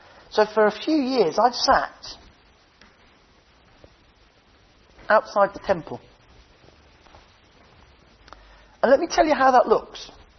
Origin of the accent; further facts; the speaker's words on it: England, United Kingdom; I'm English. Stiff upper lip.